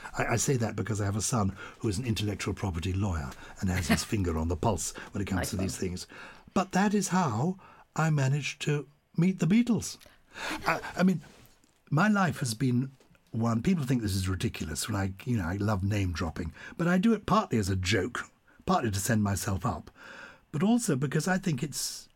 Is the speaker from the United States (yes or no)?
no; London, United Kingdom; When I was a little boy, my parents lived in two blocks of flats. I was brought up in London, and I lived in mansion flats.